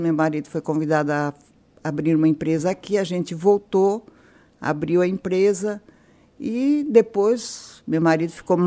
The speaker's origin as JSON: {"language": "Portuguese", "town": "Rio América", "region": "Santa Catarina", "country": "Brazil", "tie": "born there", "said": "Sim, eu nasci no Rio América."}